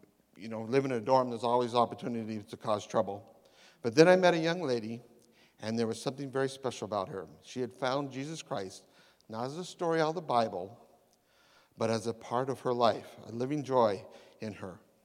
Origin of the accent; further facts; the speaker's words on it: Renton, Washington, United States; also born or lived in Seattle; I was born in Seattle and raised up in Renton, which is up north of here on 167, and that makes me something very special. I'm a genuine Washingtonian